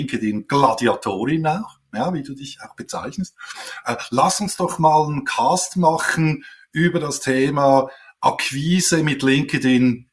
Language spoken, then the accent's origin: German; Switzerland; German is a second language; Ja, wenn man als Schweizer versucht, Hochdeutsch zu sprechen